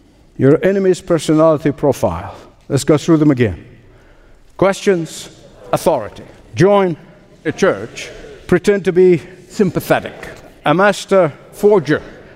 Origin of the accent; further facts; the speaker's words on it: Egypt; drummed in my ear as a boy growing up in Egypt.